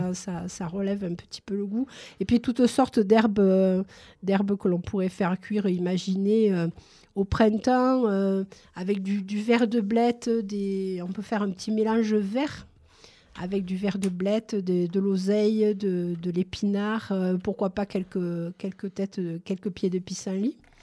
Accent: Nîmes, Occitanie, France; born there; je ne suis pas née ici, je suis née dans le Midi.

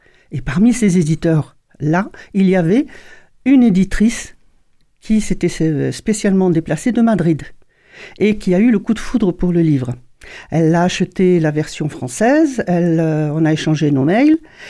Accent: Morocco; Moi, je suis née au Maroc et j'ai vécu vraiment dans un cocon.

